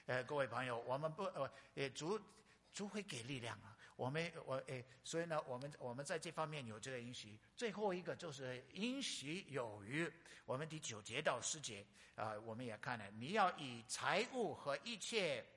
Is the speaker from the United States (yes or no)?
yes; North Dakota, United States; 我在美国加拿大，我是美国土生土长，我在 North Dakota 很偏僻的地方。